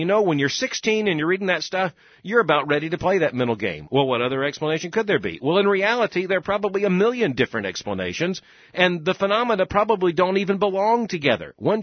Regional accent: Florida, United States; I grew up in South Florida, which, by the way, is right adjacent to the Bermuda Triangle.

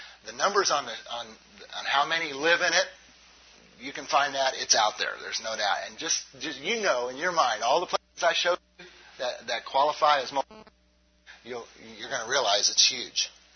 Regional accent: Illinois, United States; Now, I'm from Southern Illinois, and I say both.

